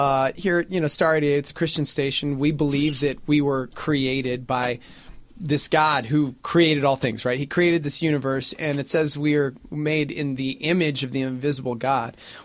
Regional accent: Texas, United States; born there; Because I was born in Texas.

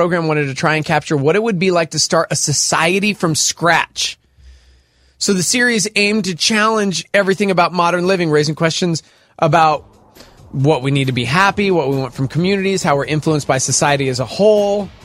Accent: Las Vegas, New Mexico, United States; Maybe it's because I'm from Las Vegas, New Mexico.

